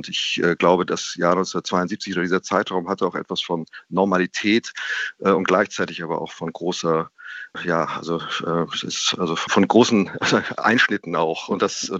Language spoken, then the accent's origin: German; Germany; Ich bin aus Deutschland etwa